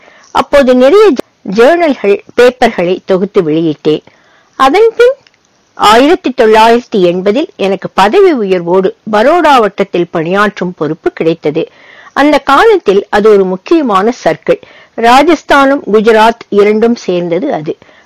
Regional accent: Chidambaram, Tamil Nadu, India; நான் பிறந்து வளர்ந்தது சிதம்பரத்தில். அது பாரம்பரிய பெருமை மிக்க நகரம்.

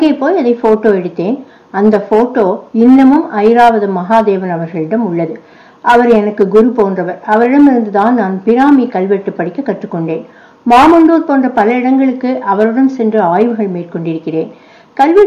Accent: Madurai, Tamil Nadu, India; மதுரை என் சொந்த ஊர்.

